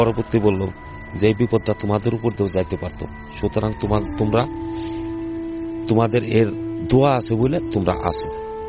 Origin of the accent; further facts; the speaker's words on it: Faridpur, Dhaka Division, Bangladesh; আমার বাড়ি ফরিদপুরে এবং আমার নানা বাড়ি আশুবর্তী স্থান অম্বিকাপুর